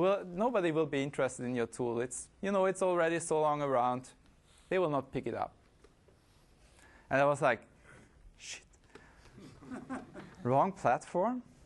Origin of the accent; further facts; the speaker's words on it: Vienna, Austria; English is a second language; I'm from Austria, in Vienna.